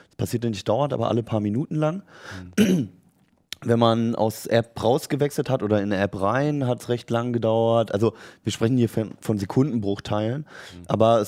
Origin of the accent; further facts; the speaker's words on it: Berlin, Germany; ich bin in Berlin aufgewachsen